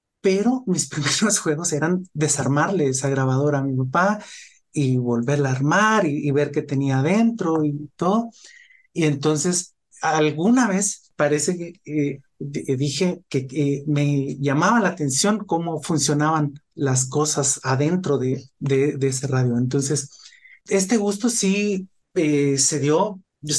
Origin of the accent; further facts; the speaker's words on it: Guatemala; moved away; cuando yo salí de Guatemala, en mi casa se quedaron libros y cosas y todo